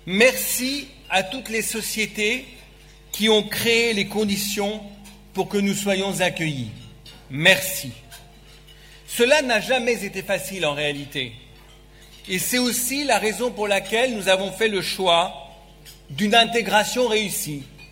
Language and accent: French; France; en tant que Français, que nous dénonçons ce soir